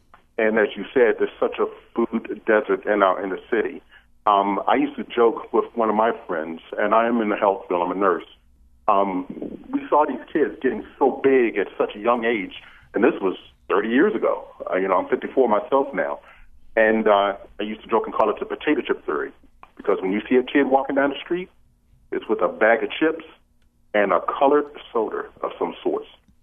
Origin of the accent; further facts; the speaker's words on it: Baltimore, Maryland, United States; because I grew up in Baltimore. As a matter of fact, the church that she's having a meeting in, I graduated from that in the sixth grade.